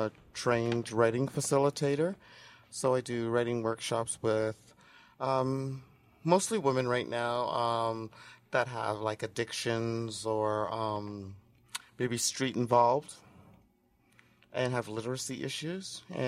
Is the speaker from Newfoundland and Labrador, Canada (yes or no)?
no; Ontario, Canada; Well, I'm almost 60. I'll be 60 next year. So I grew up here in the Riverdale Regent Park community